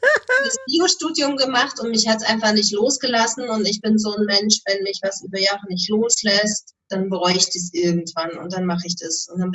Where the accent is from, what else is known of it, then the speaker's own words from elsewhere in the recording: Saxony, Germany; born there; now in Flensburg, Germany; ich bin erstmal eine Frau, bin 36 Jahre alt und lebe mit meinen beiden Kindern in Flensburg, also oben in Norddeutschland. Gebürtig komme ich allerdings aus dem Erzgebirge in Sachsen.